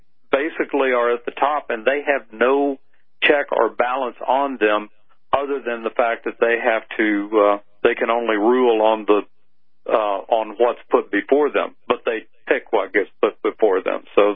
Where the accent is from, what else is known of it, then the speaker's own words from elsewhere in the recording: Arizona, United States; my home state of Arizona sits on the edge of the Ninth Circuit